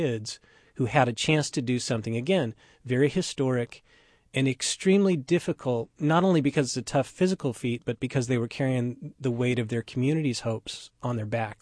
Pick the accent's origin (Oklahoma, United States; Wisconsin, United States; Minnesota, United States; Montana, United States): Oklahoma, United States; I grew up in Oklahoma, and my state is much like Iowa in the sense of how people receive you.